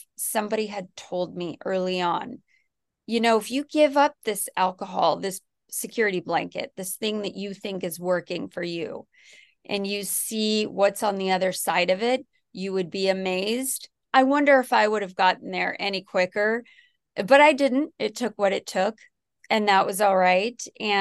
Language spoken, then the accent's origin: English; California, United States; for me, I grew up in the Silicon Valley, and I was around a lot of really smart kids